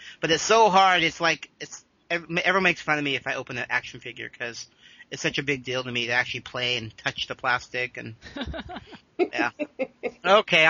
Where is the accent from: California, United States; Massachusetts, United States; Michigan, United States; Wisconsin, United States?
California, United States; Ooh, and we're both from California.